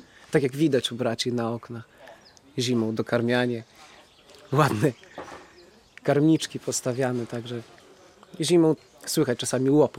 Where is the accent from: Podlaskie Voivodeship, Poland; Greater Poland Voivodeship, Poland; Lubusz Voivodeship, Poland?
Podlaskie Voivodeship, Poland; Młodo. 22 lata. Sam pochodzę z Białostoczyzny.